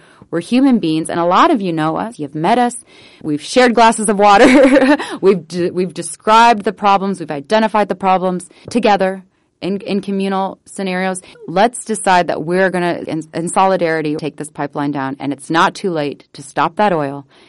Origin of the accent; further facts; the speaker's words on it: Iowa, United States; You know, I'm 36 now. I grew up on the Raccoon River pretty much every day, playing, splashing, you know.